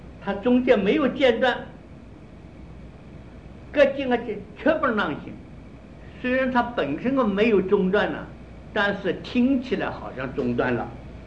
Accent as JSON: {"language": "Chinese", "country": "China", "said": "我们中国人讲你叫什么名字，这个名字才一定要认为字的。"}